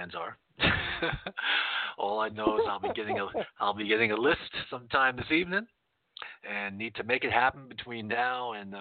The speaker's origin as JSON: {"language": "English", "region": "East Coast", "country": "United States", "tie": "born or raised there", "said": "growing up on the East Coast, being on Eastern Standard Time, we loved it"}